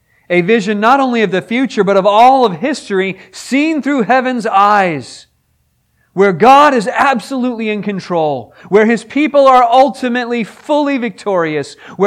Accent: Pittsburgh, Pennsylvania, United States; I am from the Steel City, Pittsburgh, named after its great steel industry.

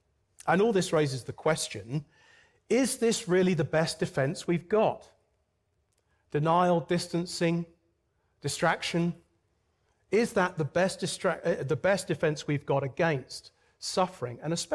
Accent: United Kingdom; now in Florida, United States; because, you know, I'm a British guy.

